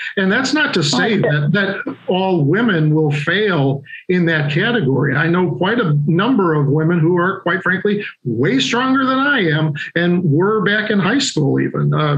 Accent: Illinois, United States; And remember, Phyllis Schlafly is a native of Illinois, my home state.

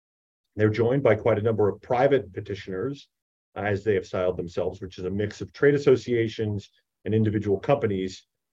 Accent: Pennsylvania, United States; So, growing up in Pennsylvania, rural Pennsylvania in the 1980s, there was no greater treat on a sick day from home than sitting around and getting to watch daytime television, right?

